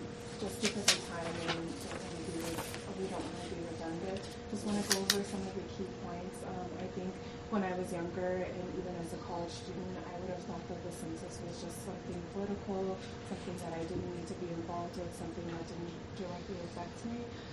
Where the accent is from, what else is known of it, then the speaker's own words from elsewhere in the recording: New Mexico, United States; growing up in New Mexico, being a native of New Mexico, if I can use that word